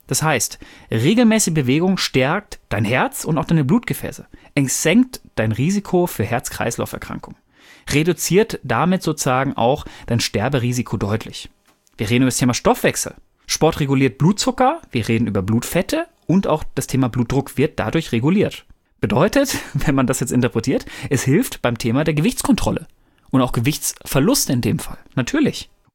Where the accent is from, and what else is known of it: North Rhine-Westphalia, Germany